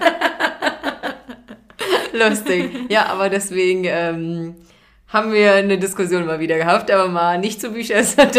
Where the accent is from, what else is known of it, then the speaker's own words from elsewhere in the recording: Hesse, Germany; ich bin nicht aus Bayern, ich komme aus Hessen